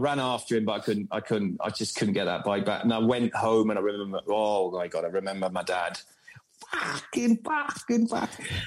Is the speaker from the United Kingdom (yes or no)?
yes; Bournemouth, South West England, United Kingdom; accent: London and Bournemouth mix; also born or lived in Croydon; Our family was always back and forth between Croydon and Bournemouth. My accent is actually a mixture between London and Bournemouth.